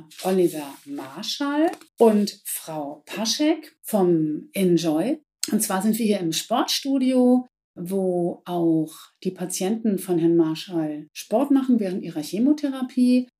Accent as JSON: {"language": "German", "region": "Hamburg", "country": "Germany", "said": "Ich komme aus Hamburg hier nach Braunschweig."}